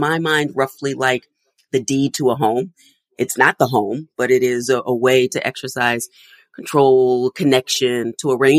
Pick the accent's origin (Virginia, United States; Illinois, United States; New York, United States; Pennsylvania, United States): Pennsylvania, United States; Philadelphia; And I grew up in Philadelphia. And at the time, neo soul, a style of music was coming out of Philadelphia